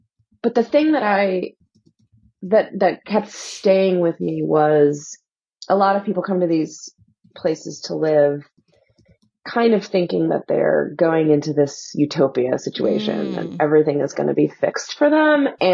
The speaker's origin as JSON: {"language": "English", "town": "Philadelphia", "region": "Pennsylvania", "country": "United States", "tie": "born or raised there", "said": "my best friend, I grew up in Philly. My best friend still lives in Philly."}